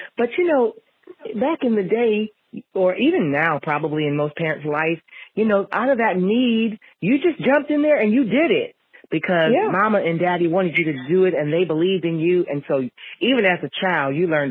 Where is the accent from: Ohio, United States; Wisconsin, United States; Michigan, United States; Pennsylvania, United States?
Michigan, United States; Jackson; She hails from the greatest musical city ever, near where I grew up in Jackson, Michigan.